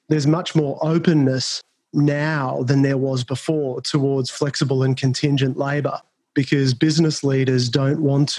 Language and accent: English; Australia; moved away as an adult; also born or lived in Singapore; now in United States; I lived 4 years in Singapore. I grew up in Australia, moved to Singapore for 4 years. And then in mid-2016, I moved to the US